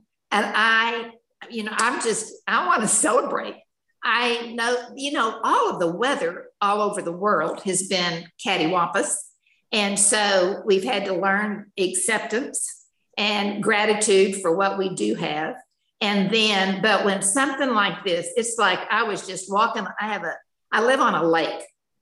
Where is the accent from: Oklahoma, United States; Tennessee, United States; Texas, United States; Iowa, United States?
Texas, United States; San Antonio; also born or lived in Midland, Texas; I was born in Midland, Texas. Shortly after I was born, we moved to San Antonio, and that's where I grew up.